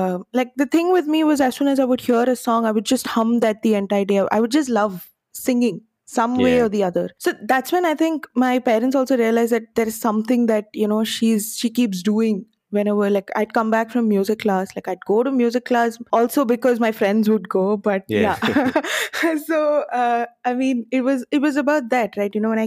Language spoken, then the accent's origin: English; Bangalore, Karnataka, India; And then I came back to Bangalore, and then I was like, I live in Bangalore. I'm born and raised in Bangalore.